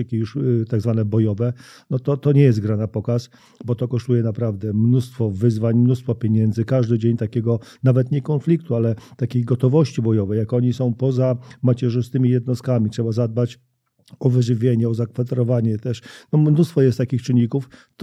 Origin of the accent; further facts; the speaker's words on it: Lublin Voivodeship, Poland; ja pochodzę z tak zwanej ściany wschodniej, rejonu Chrubieszowa, Zamościa